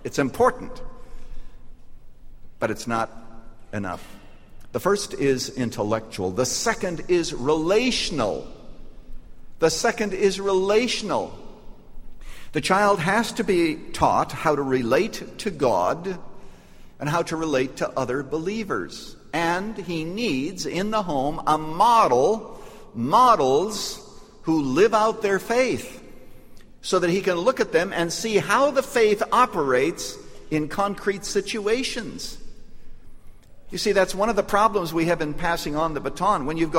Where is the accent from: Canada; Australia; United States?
Canada; I was brought up in Canada. I was born near a little town that was so small that the mayor and the village idiot was the same person.